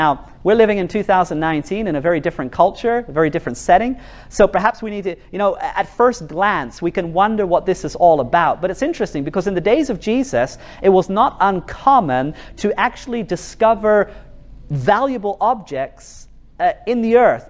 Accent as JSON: {"language": "English", "country": "New Zealand", "tie": "born or raised there", "moved": "yes", "lives_now": "Norway", "said": "I live in Norway, and I grew up in New Zealand."}